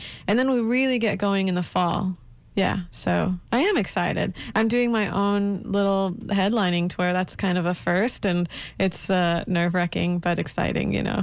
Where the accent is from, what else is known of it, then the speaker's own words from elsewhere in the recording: Saudi Arabia; also born or lived in Aleppo, Syria; now in United States; So I was born in Syria, Aleppo, Syria. I was part of the Armenian diaspora there. But I was raised in Saudi Arabia, and kind of in Syria too. All of our extended family was there.